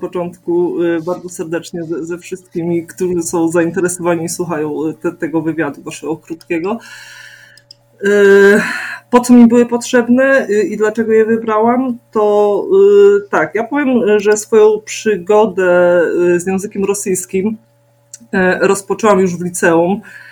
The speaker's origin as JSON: {"language": "Polish", "town": "Sanok", "region": "Subcarpathian Voivodeship", "country": "Poland", "said": "Ja w ogóle jestem z Sanoka."}